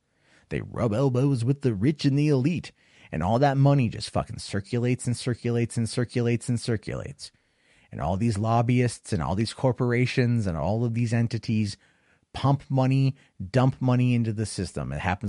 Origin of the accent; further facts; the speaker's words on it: Portland, Oregon, United States; And I'm from Portland, and I don't like seeing my city, you know, getting smeared across the media